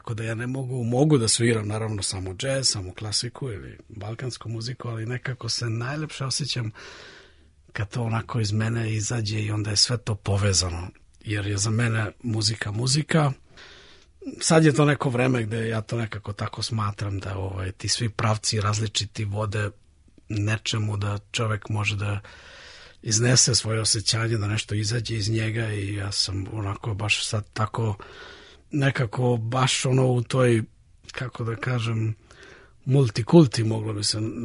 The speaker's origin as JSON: {"language": "Serbian", "town": "Obrenovac", "region": "Belgrade", "country": "Serbia", "tie": "born or raised there", "said": "čak ima to i veze i sa detinjstvom mojim, da sam odrastao u Obrenovcu"}